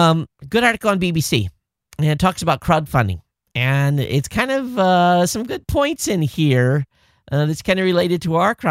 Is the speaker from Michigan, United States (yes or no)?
yes; Michigan, United States; ever since I was a kid, growing up in Michigan, my parents paid really a lot of attention because the water level in Michigan was so high.